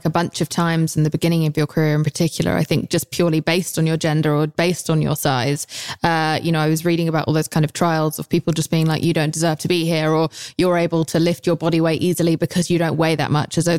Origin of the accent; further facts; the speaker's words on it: England, United Kingdom; And I'm English.